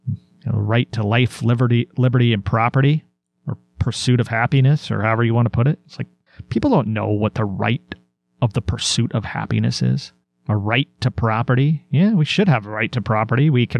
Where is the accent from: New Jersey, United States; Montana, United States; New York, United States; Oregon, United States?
Oregon, United States; Portland; You see it in my hometown of Portland, Oregon.